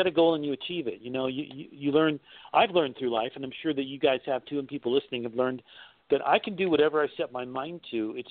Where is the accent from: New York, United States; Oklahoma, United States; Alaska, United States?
Alaska, United States; now in Ohio, United States; You know, I grew up in Alaska, so I didn't have a lot of connection with sports teams other than the Seattle Seahawks, maybe because they were geographically closer, you know. So, when I came here to Ohio